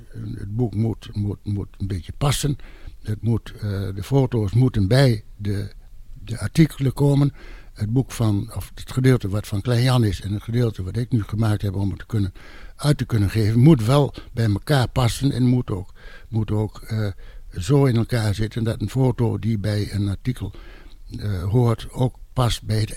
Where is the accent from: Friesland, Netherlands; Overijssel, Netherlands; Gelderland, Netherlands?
Overijssel, Netherlands; Den Ham; born there; Ik ben in Den Ham geboren. Vroeger kwam ik al veel in Noordmeer en Noordmeer.